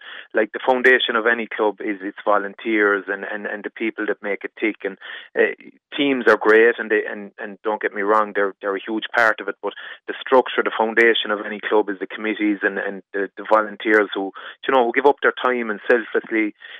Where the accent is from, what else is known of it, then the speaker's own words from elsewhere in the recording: Munster, Ireland; We came from a country background where hurling was the stronghold. I'm from Bury originally, so hurling was all I grew up with.